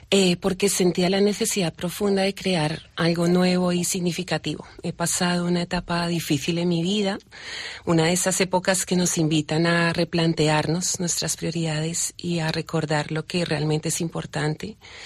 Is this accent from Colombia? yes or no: yes; Bogotá, Colombia; now in Bilbao, Spain; Llevo casi 20 años aquí y digo, bueno, yo soy de Bogotá.